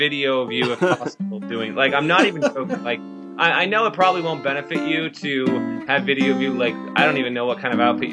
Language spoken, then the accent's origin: English; Vermont, United States; Well, I grew up in Vermont.